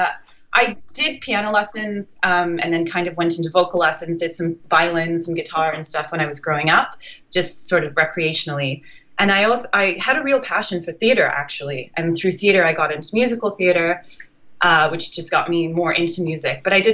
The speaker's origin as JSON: {"language": "English", "town": "Calgary", "region": "Alberta", "country": "Canada", "tie": "born or raised there", "also_born_or_lived": "Edmonton", "said": "No, I moved here about 5 years ago. I grew up in Alberta"}